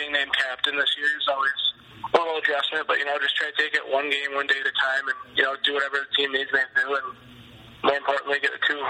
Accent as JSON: {"language": "English", "region": "California", "country": "United States", "tie": "born or raised there", "lives_now": "Monument, United States", "said": "I was originally from California, like you said, and I just grew up playing roller hockey."}